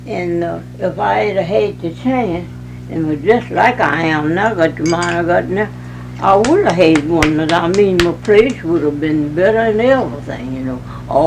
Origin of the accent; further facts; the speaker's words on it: United States; born there; I was born in Jasper County, honey, just about 7 miles out in the country from here.